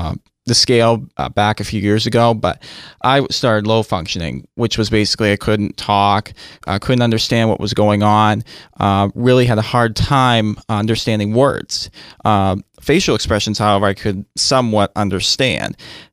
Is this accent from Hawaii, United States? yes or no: no; Old Town, Maine, United States; I'm right from Old Town, so right up the road from here.